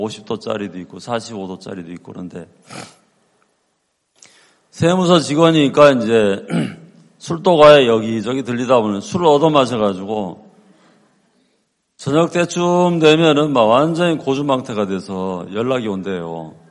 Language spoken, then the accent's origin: Korean; Chuncheon, Gangwon, South Korea; 그래서 춘천은 제가 태어난 곳이기도 하고 또 어릴 적에 제가 살아온 동네예요.